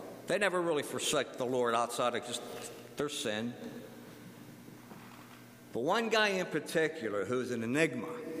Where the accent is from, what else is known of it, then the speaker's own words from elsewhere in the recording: United States; I'm very grateful that I'm an American. I'm grateful that I was born in this country.